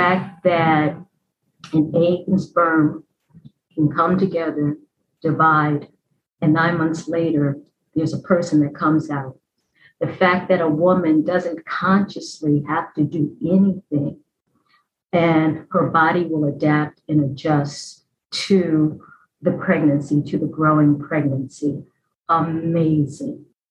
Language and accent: English; Philadelphia, Pennsylvania, United States; there are other schools like I'm from Philadelphia and Temple University.